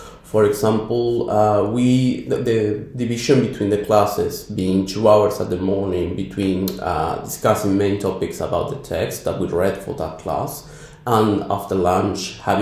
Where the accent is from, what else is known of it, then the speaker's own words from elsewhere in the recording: Argentina; English is a second language; the pronunciation is not important, don't worry. I'm from Argentina, I was born and raised there. My grandfather was from Italy